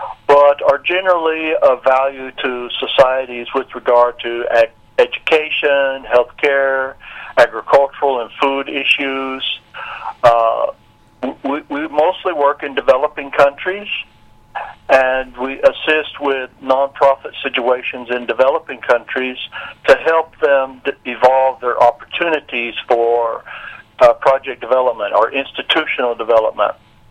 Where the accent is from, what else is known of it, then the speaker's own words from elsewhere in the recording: Fairfield, Iowa, United States; So myself, I'm from Fairfield